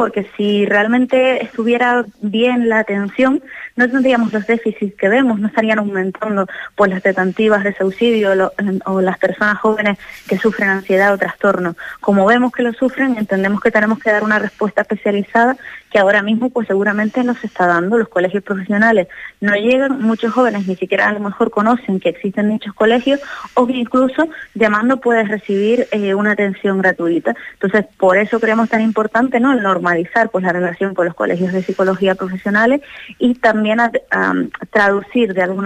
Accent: Los Realejos, Canary Islands, Spain; Yo soy del Realejo, del norte de Tenerife

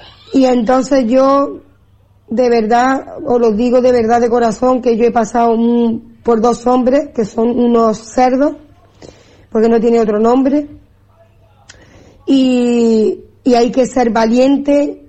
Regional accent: Andalusia, Spain; moved away as an adult; now in Fuerteventura, Spain; tengo 36 años, soy andaluza pero resido en Fuerteventura. Quería contar un poco mi historia. Hace como... llevo 6 años aquí en Fuerteventura

